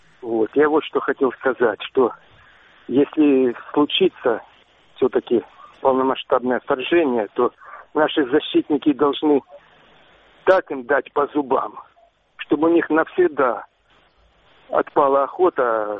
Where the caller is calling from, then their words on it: Avdiivka, Donetsk Oblast, Ukraine; Добрый день, я из Авдеевки.